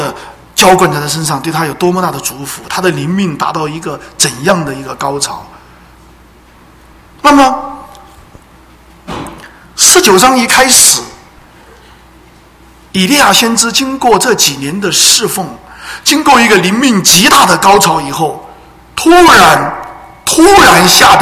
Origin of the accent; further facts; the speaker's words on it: China; 我们中国人讲的哈